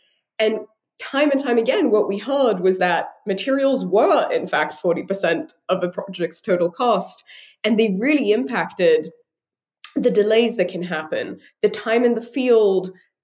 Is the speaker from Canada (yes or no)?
no; London, United Kingdom; now in San Francisco, United States; I'm from London originally. I had very little to do with construction in the US when I got started, but I actually moved to San Francisco back in 2016